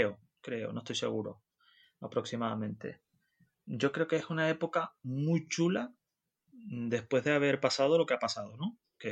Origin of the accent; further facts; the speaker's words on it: Canary Islands, Spain; also born or lived in Netherlands; muchos hemos emigrado a Venezuela también y a Europa, ¿no? Como mis abuelos también fueron a Holanda por eso nací ahí. Pero nosotros los canarios, yo personalmente, yo me considero muy latino.